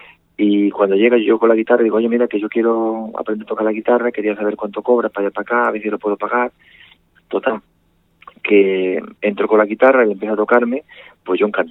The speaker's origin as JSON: {"language": "Spanish", "town": "Morón de la Frontera", "region": "Andalusia", "country": "Spain", "tie": "born or raised there", "said": "Y entonces automáticamente cojo y me voy para lo que era el cruce de Morón de la Frontera de mi pueblo."}